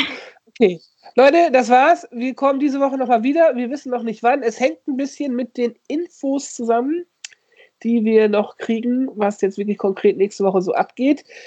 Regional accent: Osnabrück / East Westphalia border region, Germany

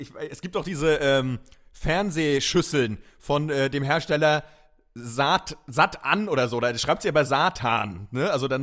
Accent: Schwerin, Mecklenburg-Vorpommern, Germany; Aber zurück zu bei uns in Schwerin war es aber so, Eastpak war aber gleichgeschaltet.

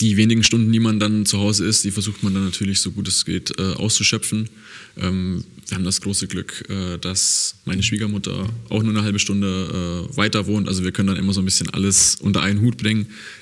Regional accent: Eichstätt, Bavaria, Germany; born there; Ich bin in Eichstätt geboren, das ist in der Nähe von Ingolstadt.

